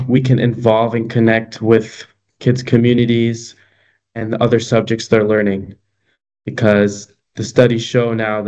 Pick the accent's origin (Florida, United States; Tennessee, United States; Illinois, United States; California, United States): Illinois, United States; DeKalb; also born or lived in Chicago; Yeah, so I'm from DeKalb. I was born in Chicago, and then I spent pretty much like the majority of my life here.